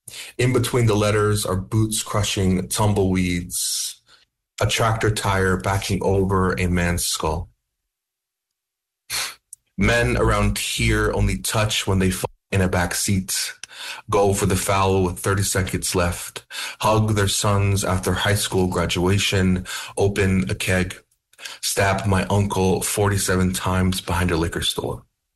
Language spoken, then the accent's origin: English; Gallup, New Mexico, United States; born or raised there